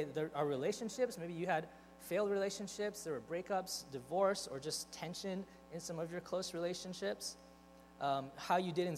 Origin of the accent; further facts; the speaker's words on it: Hawaii, United States; I really love the fact that I grew up in Hawaii.